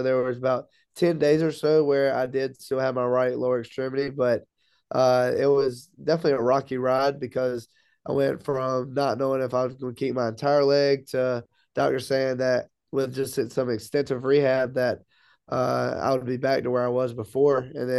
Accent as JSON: {"language": "English", "town": "Laurinburg", "region": "North Carolina", "country": "United States", "tie": "born or raised there", "said": "they were 2.5 hours away back in my hometown, Laurinburg, North Carolina."}